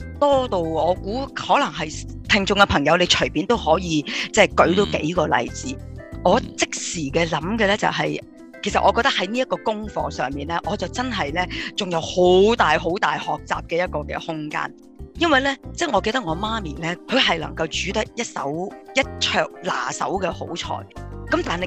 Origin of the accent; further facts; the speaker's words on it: northern China, China; 咁因為我哋係北方人啦